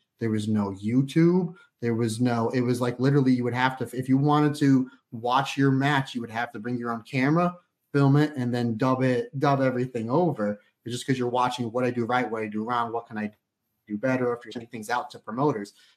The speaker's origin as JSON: {"language": "English", "region": "Northeast", "country": "United States", "tie": "born or raised there", "said": "Because again, I grew up in the Northeast, so WWF, WWE was king."}